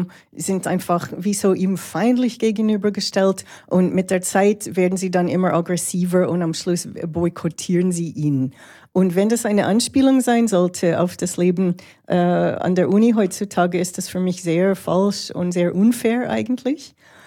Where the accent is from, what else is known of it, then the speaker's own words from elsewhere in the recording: Toronto, Ontario, Canada; in Montreal und Toronto, wo ich aufgewachsen bin.